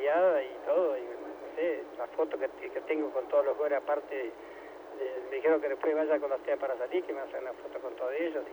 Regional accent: Gobernador Crespo, Santa Fe, Argentina; soy de Gobernador Crespo, estoy 150 kilómetros para el norte

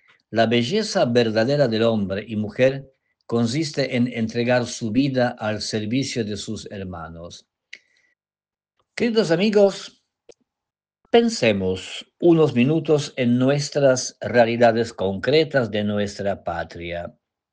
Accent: Poland; Todavía estoy de vacaciones en mi país natal, Polonia.

